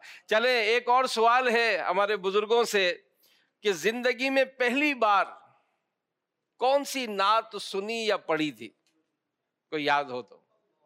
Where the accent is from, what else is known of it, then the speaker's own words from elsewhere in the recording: Hyderabad, Sindh, Pakistan; ہم اڈوانی لین میں رہتے تھے, میں بچپن میں نے آپ حیدرآباد میں گزارا ہے